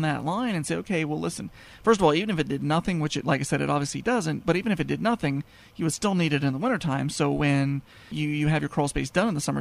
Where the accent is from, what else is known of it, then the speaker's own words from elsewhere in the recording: Colorado, United States; also born or lived in Florida; It's funny because I was born in Florida. I lived in Colorado till I was like 12 years old.